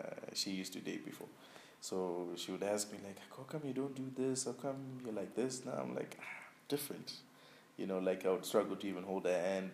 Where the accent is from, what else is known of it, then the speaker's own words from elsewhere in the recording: Zimbabwe; moved away; also born or lived in Malaysia; I was like, I'm from Zimbabwe. She's like, oh, okay. So, which part of Nigeria is Zimbabwe?